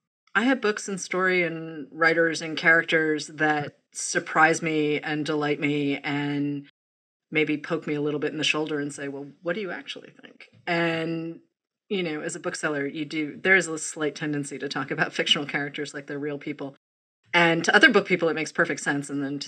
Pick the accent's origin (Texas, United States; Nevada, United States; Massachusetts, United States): Massachusetts, United States; Boston; Where it doesn't matter whether I'm from Boston and you're from the tiny town that you're from.